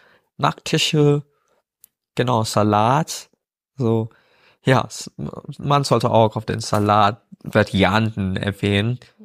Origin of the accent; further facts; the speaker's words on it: India; ich selber als Inder